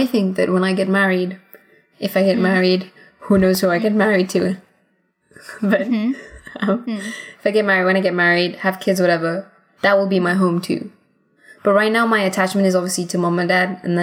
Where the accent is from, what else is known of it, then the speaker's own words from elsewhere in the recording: Gibraltar; I'd love to say I'm from India, but the truth is I've never lived there, so I can't say that. I am from Gibraltar. That's where I'm from.